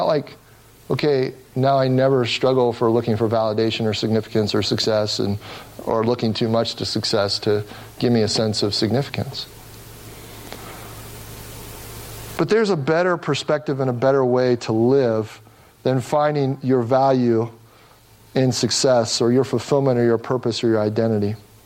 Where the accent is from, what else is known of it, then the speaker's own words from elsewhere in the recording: Cincinnati, Ohio, United States; I grew up in Cincinnati, Ohio, and a big part of my life growing up was to try to succeed.